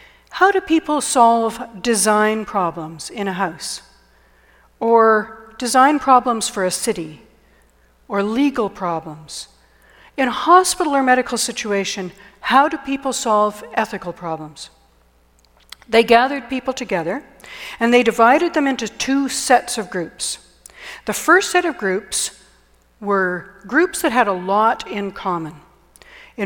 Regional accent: Canada; When people heard I was from Canada

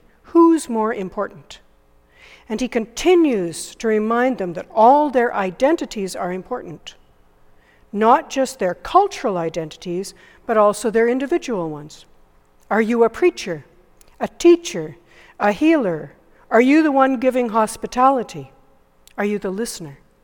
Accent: Canada; much of my understanding of community comes from my childhood on the prairie. I am English-Canadian. I'm an Anglophone. But above all, I am called to be a follower of Christ.

